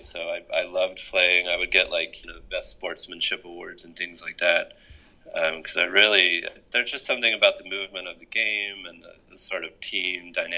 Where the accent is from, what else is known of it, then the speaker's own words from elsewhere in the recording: Natchez, Mississippi, United States; born there; Believe it or not, hearing my accent, I was born in the deep south, down in the Mississippi Delta in a little town called Natchez, Mississippi.